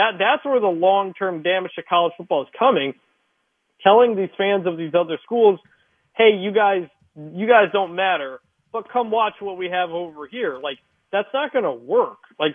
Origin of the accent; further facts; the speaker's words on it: Michigan, United States; but I'm from Michigan. I went to Michigan State